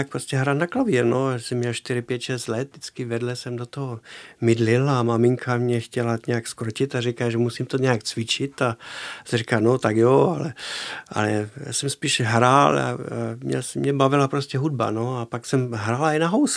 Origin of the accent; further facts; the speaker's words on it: Stavanger, Rogaland, Norway; born there; Czech is a second language; jsem narodil ve Stavangeru